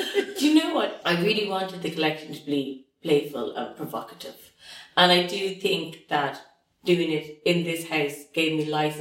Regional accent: Ireland; I'm Irish, but I also half Chinese. My father's from Hong Kong, and I grew up in Ireland, which I loved. A very special place to grow up on this little island.

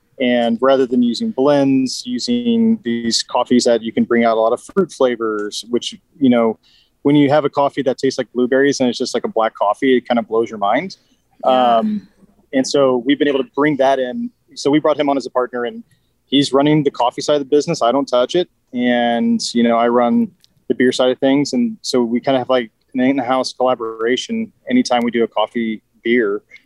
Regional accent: St. Louis, Missouri, United States; Yeah, so grew up in St. Louis, Missouri

